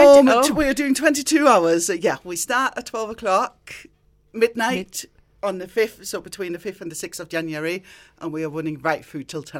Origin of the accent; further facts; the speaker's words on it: Denmark; now in United Kingdom; I grew up in Denmark. So I have been in the UK for about 23 years. I think it is 23, 24 years. So I've been in Cumbria and all that time.